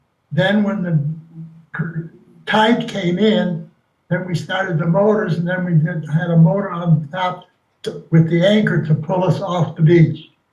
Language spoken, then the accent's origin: English; Chicago, Illinois, United States; I was born in Chicago, Illinois, 1925. I went to Nash School.